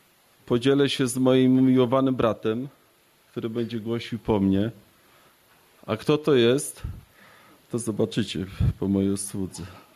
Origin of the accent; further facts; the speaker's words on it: Płock, Masovian Voivodeship, Poland; pochodzę z Płocka